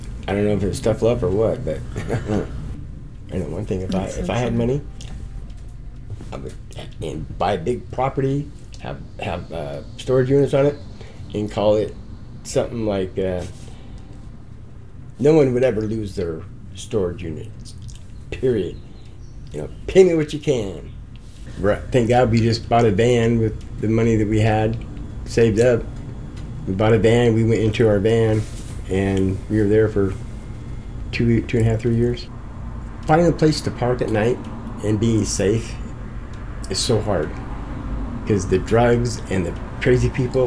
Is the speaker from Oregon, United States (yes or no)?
yes; Portland, Oregon, United States; born and raised in Portland, Oregon my whole life.